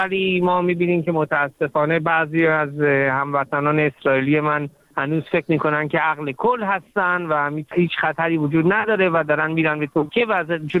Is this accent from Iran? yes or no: yes; Iran; moved away; من سال 87 از ایران اومدم بیرون